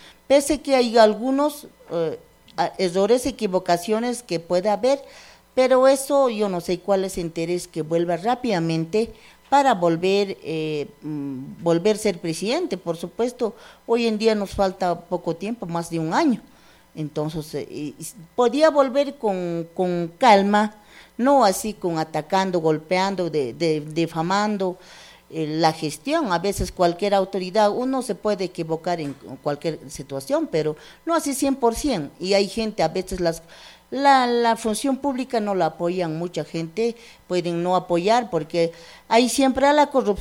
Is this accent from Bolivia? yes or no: yes; Chuquisaca, Bolivia; moved away; Yo soy un departamento de Chuquisaca y visto como tal soy, pero migro a un departamento Santa Cruz, es acá como fuera Guayaquil.